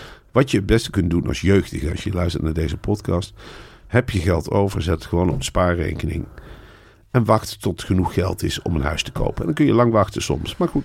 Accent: Netherlands; Zijn wij Nederlanders helemaal niet op toegerust.

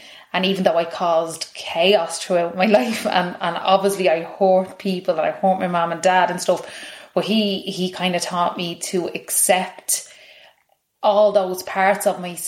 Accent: Tallaght, Leinster, Ireland; So I grew up in Kilnarden in Talla.

